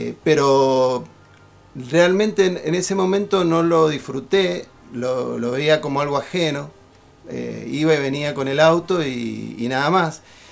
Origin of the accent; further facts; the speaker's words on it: Mendoza, Argentina; uno como mendocino siempre está cerca de la montaña